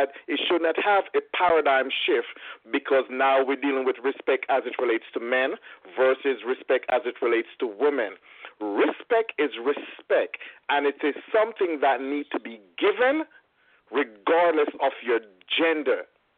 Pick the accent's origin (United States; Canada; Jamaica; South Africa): Jamaica; I grew up in Jamaica, as you know, Chris, that's where we're from, right? And so in Jamaica, I grew up in an era where children must be seen and not heard